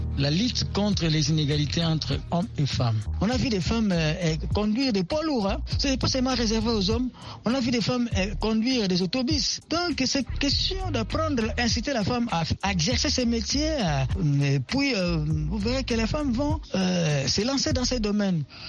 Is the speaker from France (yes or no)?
no; DR Congo; Aujourd'hui, chez nous, en RDC, vous venez, beaucoup de filles étudient dans plusieurs filières.